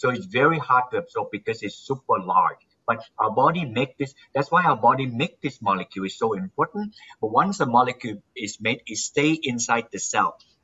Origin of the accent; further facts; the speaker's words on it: Malaysia; English is a second language; now in United States; I'm not born in this country. I'm initially from Malaysia. My parents are of Chinese descent.